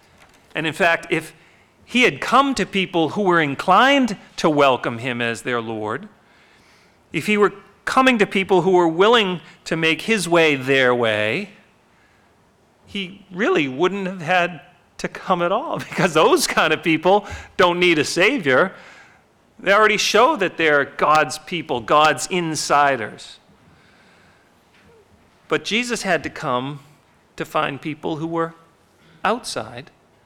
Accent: Boston, Massachusetts, United States; Growing up in the Boston area, listening to WBZ or WHDH, particularly around this time

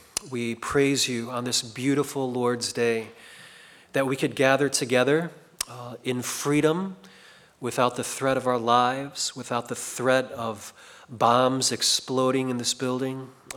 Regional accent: Chicago, Illinois, United States; now in Seoul, South Korea; I grew up in Chicago, but currently I am pastoring in South Korea in Seoul for an international congregation there.

